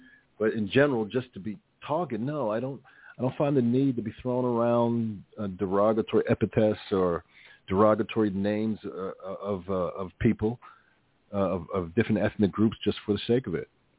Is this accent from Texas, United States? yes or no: no; Newark, New Jersey, United States; I mean, I was coming from Newark, so everybody was black